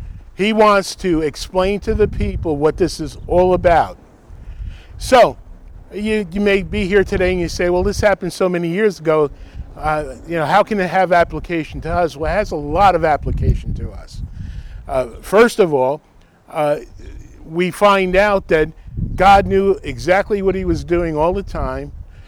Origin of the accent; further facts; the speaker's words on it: Rutherford, New Jersey, United States; He wanted to see where I grew up in Bergen County in Rutherford.